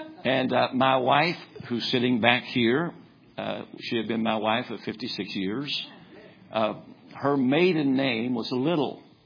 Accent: Kentucky, United States; Now, I'm from Kentucky.

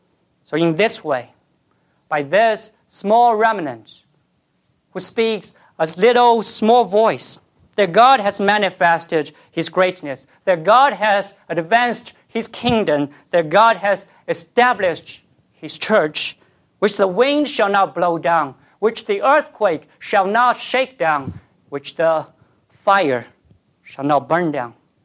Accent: China; English is a second language; I came from China, and I'm always amazed by the rapid growth of the churches in China, in my home country.

